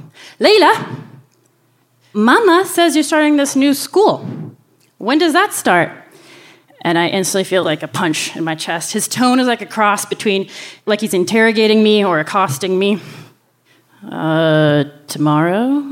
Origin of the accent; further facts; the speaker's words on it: Yemen; now in United States; I'm coming straight from Muhammad Ali Uthman School in Yemen, where I wore a burqa outside of the school and thrust right into American public school. So it was a huge culture shock.